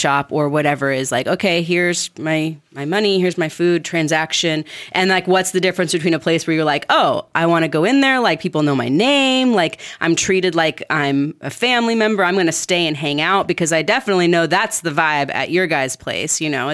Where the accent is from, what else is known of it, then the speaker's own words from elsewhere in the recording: California, United States; I come from Orange County where we had really good boba places down there